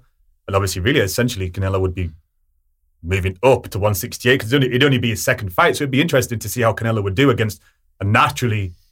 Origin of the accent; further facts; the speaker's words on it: United Kingdom; I'm a Brit living in England.